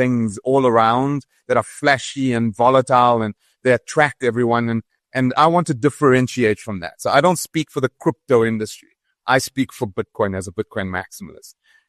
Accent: South Africa; As a South African, I'm petrified.

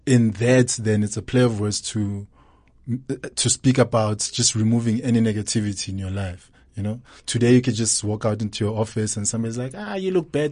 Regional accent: Soweto, Gauteng, South Africa; born there; All right. I'm born in Soweto.

